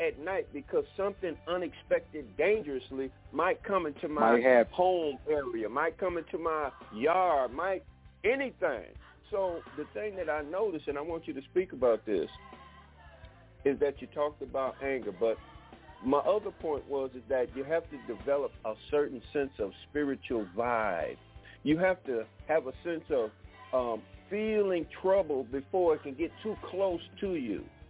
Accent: Detroit, Michigan, United States; I realize that they had that same mentality, Tobias, that I had growing up in Detroit.

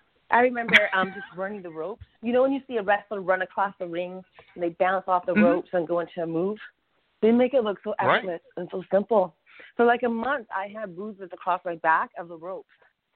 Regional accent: Thunder Bay, Ontario, Canada; Canada's beautiful, and Northern Ontario is beautiful

